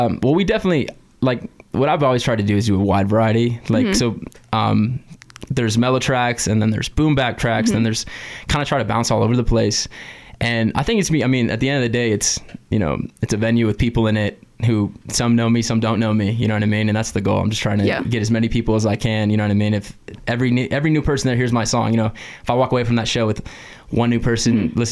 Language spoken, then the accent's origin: English; California, United States; cause I'm from California originally